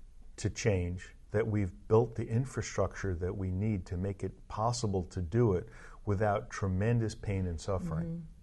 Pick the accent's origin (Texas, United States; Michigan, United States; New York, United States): New York, United States; also born or lived in San Francisco; I grew up in New York, and I feel that I have a background in which I know from living that transit works.